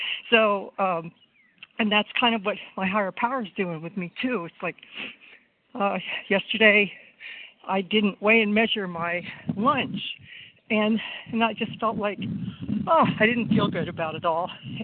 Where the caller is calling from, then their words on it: Texas, United States; Yes, I'm calling from Texas